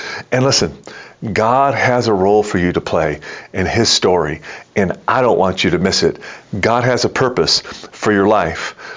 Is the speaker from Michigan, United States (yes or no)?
yes; Detroit, Michigan, United States; So back in 1987, the NHL entry draft was held in my hometown of Detroit, Michigan.